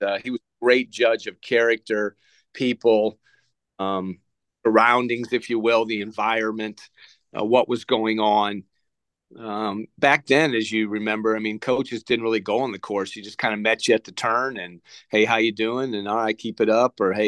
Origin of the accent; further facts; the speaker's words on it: Belleville, Illinois, United States; Obviously, I was from Belleville, Illinois, right near St. Louis